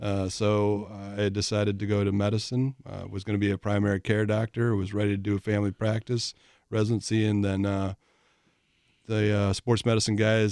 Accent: Akron, Ohio, United States; now in Wisconsin, United States; Well, I grew up in near Akron.

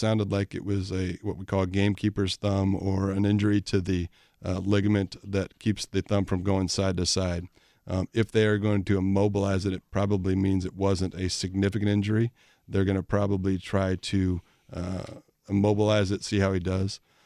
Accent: Akron, Ohio, United States; now in Wisconsin, United States; Well, I grew up in near Akron.

